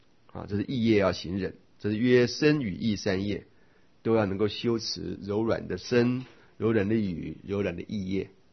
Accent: Taiwan; 那个我们台湾话叫凌迟嘛

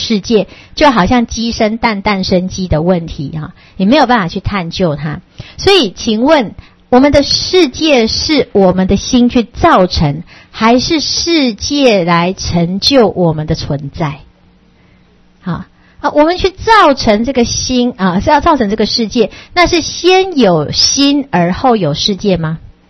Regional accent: Taipei, Taiwan; 当我这一生我是人，所以我是台北人，我就觉得这台北是我的家。

